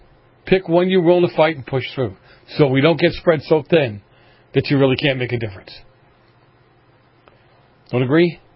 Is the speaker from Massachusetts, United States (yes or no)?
yes; Boston, Massachusetts, United States; Where I grew up in Boston, we've had plenty of people on the show